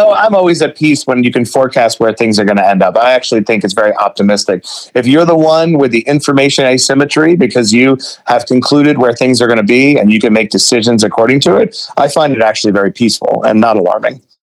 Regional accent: Queens, New York, United States; I'm from Queens, by the way, so I think I can exempt myself from that attitude.

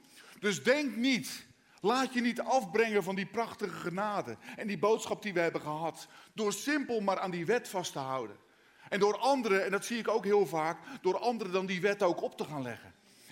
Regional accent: Katwijk, South Holland, Netherlands; Ik kom uit Katwijk.

